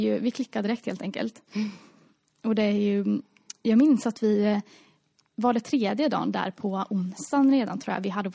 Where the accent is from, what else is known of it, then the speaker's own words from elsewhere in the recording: Östergötland, Sweden; accent: Östergötland dialect; man kan säga att jag pratar så mycket östgötska.